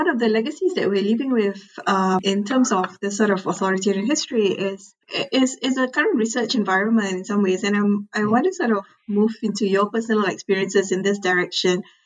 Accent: Singapore; as a Singaporean interested in Indonesian politics

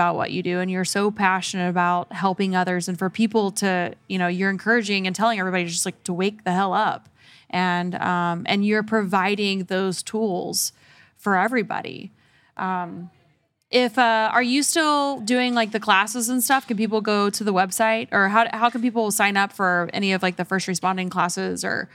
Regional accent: Oklahoma, United States; I grew up on Rockin' D Ranch in Oklahoma, and I have this memory of being around, you know, I was around horses all the time

